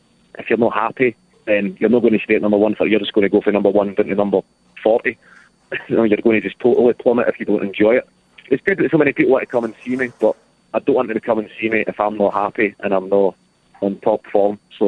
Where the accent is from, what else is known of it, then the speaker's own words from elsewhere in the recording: Clydebank, Scotland, United Kingdom; I grew up in Clyde Bank, which was only about 2 miles away from where Connolly grew up.